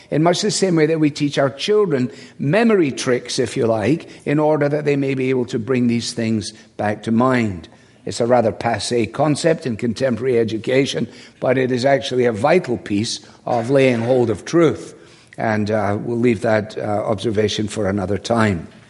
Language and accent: English; Scotland, United Kingdom; I mean, as I say it as a Scotsman, the Irish sent the bagpipes to Scots people as a joke.